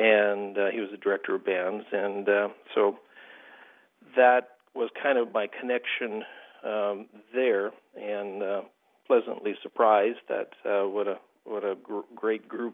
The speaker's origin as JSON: {"language": "English", "country": "Canada", "said": "I am Canadian. I am a resident of the province of Saskatchewan. So I did my bachelor's here at the University of Saskatchewan, where I happen to be now professor here in the Department of Music."}